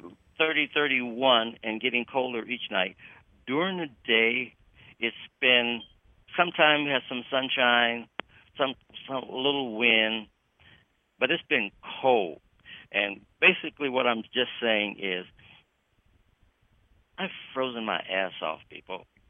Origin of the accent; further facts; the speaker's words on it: Midwest, United States; Now, I knew it was going to be cold here. I was born and raised in the Midwest.